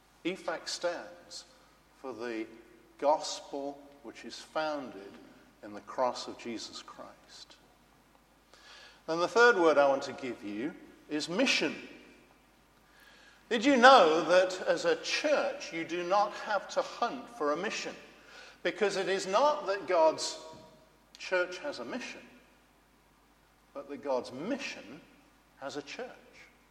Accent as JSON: {"language": "English", "region": "England", "country": "United Kingdom", "tie": "born or raised there", "said": "I have a very soft spot for Scotland. I grew up in England, but my grandmother is Scottish."}